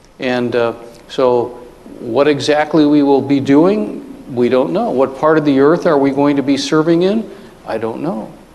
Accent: United States; And, you know, as Americans, you know, it's always been, I'm moving from East Coast to West Coast.

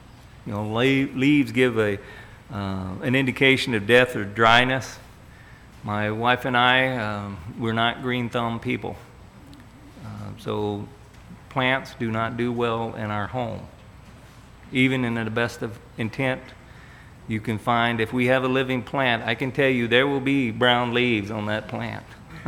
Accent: the South, United States; Now, growing up in the South, they have a tree called a persimmon tree.

